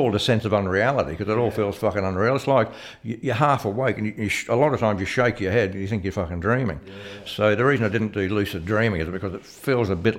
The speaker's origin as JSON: {"language": "English", "town": "Sydney", "region": "New South Wales", "country": "Australia", "said": "I said, I'm from Sydney in the area and all that sort of shit."}